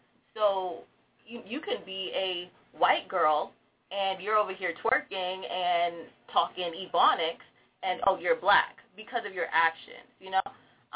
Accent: Georgia, United States; a lot of people in the South, I grew up in Georgia, a lot of people in the South aren't used to.

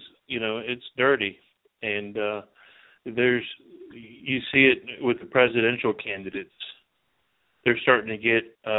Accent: San Marcos, Texas, United States; Tanya is from San Marcos. We're both born and raised in San Marcos

